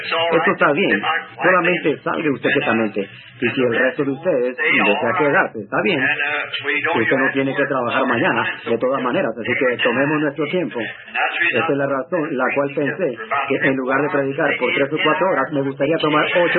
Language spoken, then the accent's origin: Spanish; Indiana, United States; also born or lived in Kentucky; Cuando era un niño, nadie me quería. Nadie me ocupaba de nada. Yo vivía aquí en Indiana, pero nací en Kentucky y era el pájaro raro para estos niños de aquí.